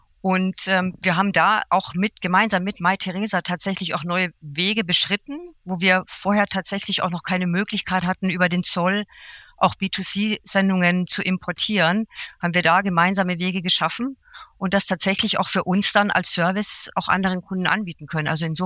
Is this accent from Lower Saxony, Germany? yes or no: no; Munich, Bavaria, Germany; ich bin ja selber Münchnerin